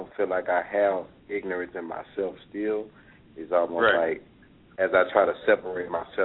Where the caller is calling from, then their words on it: Atlanta, Georgia, United States; I'm calling from Atlanta.